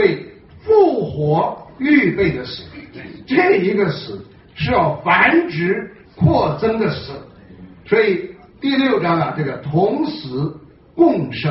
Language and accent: Chinese; Hebei, China; 我以前查过啊，我是河北的，河南种小麦种的很多